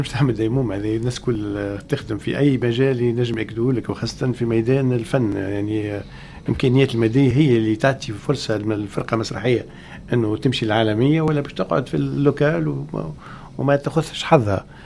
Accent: Tunisia; دخلت ثلاثه مشغلين عندنا في تونس برا

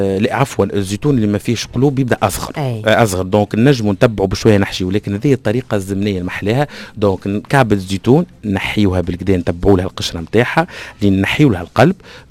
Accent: Tunisia; لانه نحن نوعيه الزعفران اللي عندنا في تونس مش قويه برشا

